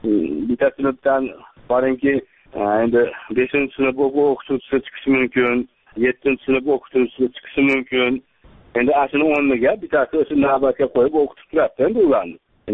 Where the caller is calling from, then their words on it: Andijan, Andijan Region, Uzbekistan; O'zim asli Andijondan telefon qilyapman men.